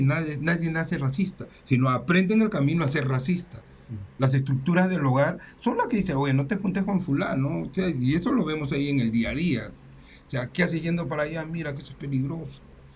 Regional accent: Peru; para que todos como peruanos comencemos a llegar a tener un desarrollo horizontal

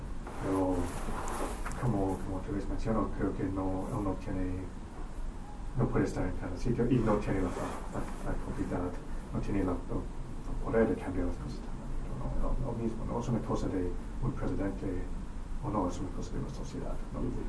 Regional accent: Canada; soy de Canadá. Soy de Canadá, pero yo pienso que sí

